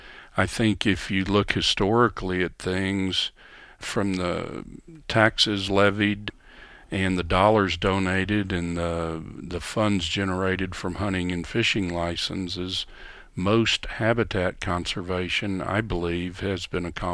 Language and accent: English; Texas, United States; Well, and as a Texan, there's very little federal land in Texas.